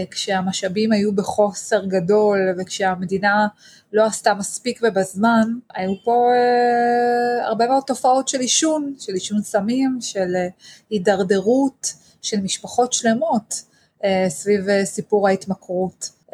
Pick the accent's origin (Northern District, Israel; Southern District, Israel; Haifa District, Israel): Southern District, Israel; Yeruham; אני נמצאת בירוחם, נולדתי וגדלתי כאן, סיפור שמתחיל אי שם בשנות ה-60, כשההורים שלי יחד עם הסבא והסבתא מכל צד, מגיעים לכאן ממרוקו, ממדבר הסערה למדבריות הנגב.